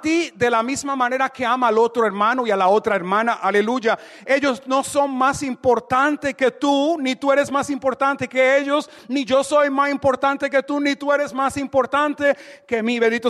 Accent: Puerto Rico; Dicen en mi pueblo allá, Puerto Rico, hay personas que no creen ni en la luz eléctrica, aleluya.

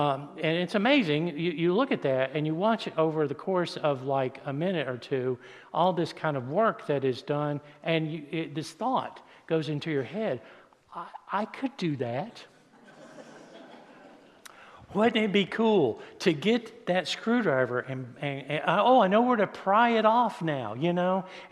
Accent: Virginia, United States; I'm from Southwestern Virginia. We would say, what the heck, okay?

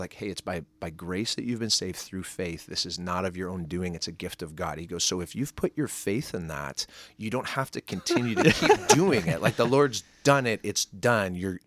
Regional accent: Kirkland, Washington, United States; So originally from Kirkland, Washington.

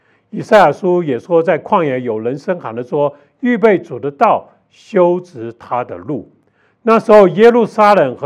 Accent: China; 因为永生有时候我们中国人把它跟我们长生不老好像并在一起

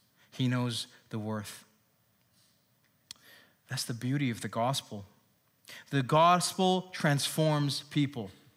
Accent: Hong Kong; I grew up in Hong Kong. I haven't been there in 10, 11 years.

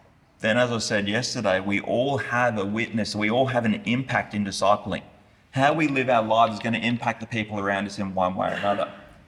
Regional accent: Brisbane, Queensland, Australia; Slips out, I'm from Brisbane, we're a little bit slower there.

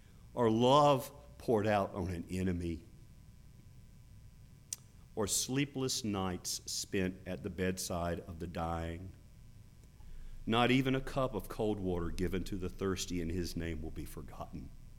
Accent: Sandhills, United States; because I grew up in the Sandhills, longleaf pine seeds

